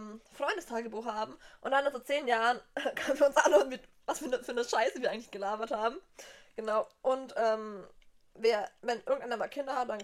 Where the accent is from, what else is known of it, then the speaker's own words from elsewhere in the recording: Uffenheim, Bavaria, Germany; Wir kommen aus Uffenheim. Shaki wohnt in Würzburg, ich wohne gerade in Hopp.